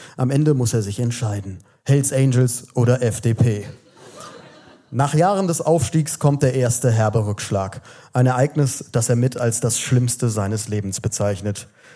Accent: Cologne, North Rhine-Westphalia, Germany; Denn bei uns in Köln, in unserer Heimatstadt, ist gerade

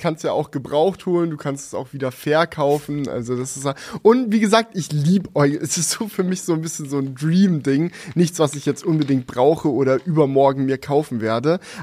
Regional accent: Lower Saxony, Germany; als Ostfriese ist halt so, ja, ich war schon mal auf einer der Inseln

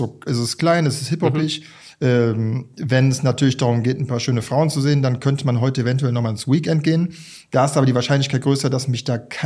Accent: Germany; Ich bin als Erster ein Deutscher.

